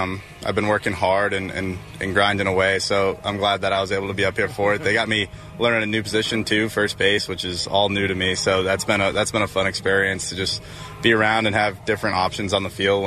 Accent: New England, United States; Yeah, all Boston sports, Patriots, everything Boston. That's what I grew up with.

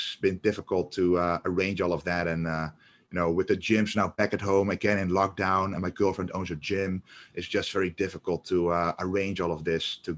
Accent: Netherlands; because we're both from the Netherlands

